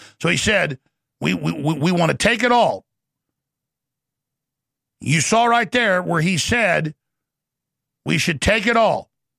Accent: United States; I'm an American. You're not.

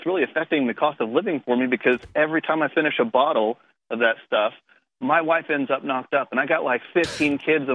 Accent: Oklahoma, United States; from Oklahoma, but I thought you were talking about someone else.

